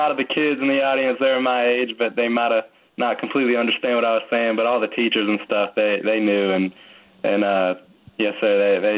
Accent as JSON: {"language": "English", "country": "United States", "tie": "born or raised there", "said": "about the country itself since then, and just growing up in America."}